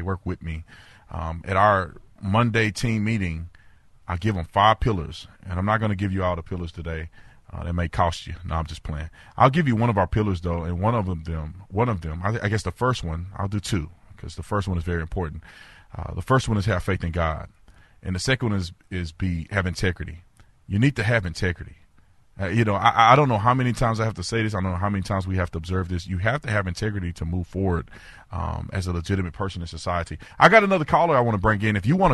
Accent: Fort Worth, Texas, United States; You know, I grew up in Fort Worth, Texas, yep.

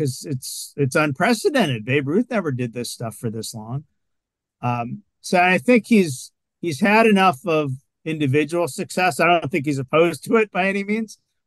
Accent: Canada; I'm Canadian

